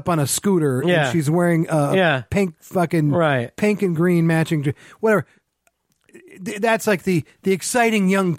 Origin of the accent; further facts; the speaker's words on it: Appalachia, United States; And I grew up in Appalachia and we had to put scraps together from a couch to make a dress.